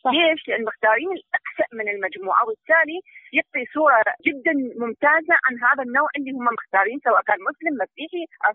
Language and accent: Arabic; Iraq; نفس أفتخر بها أنا كعراقيين، عندنا هيك كفاءة من كل الأطياف